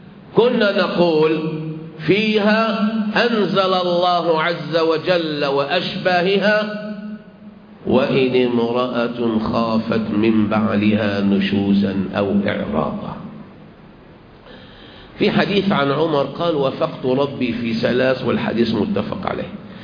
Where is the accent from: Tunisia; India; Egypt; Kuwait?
Egypt